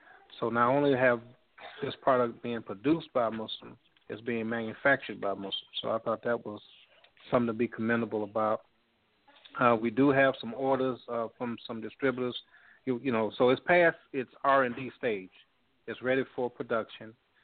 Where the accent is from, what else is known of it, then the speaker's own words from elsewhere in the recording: Baltimore, Maryland, United States; born there; because I was born in Baltimore, and my father was … so we had a long history in Baltimore, Maryland.